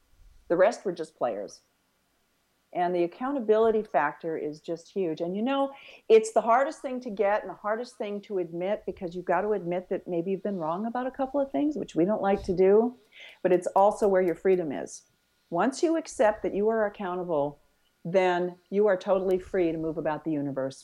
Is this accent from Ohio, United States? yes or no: no; North Dakota, United States; I'm from North Dakota, so we get that whole Midwestern vibe.